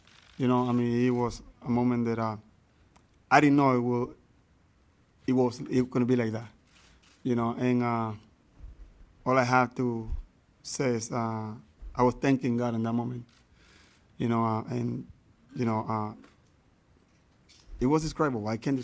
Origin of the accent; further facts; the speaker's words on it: Panama; English is a second language; Well, definitely my hometown in Panama, it had to be a party.